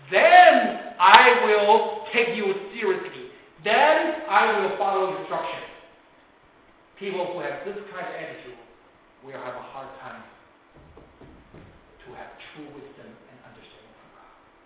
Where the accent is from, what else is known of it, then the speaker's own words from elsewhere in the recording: Hong Kong; I noticed that, I came from Hong Kong and there was one movie star in Hong Kong.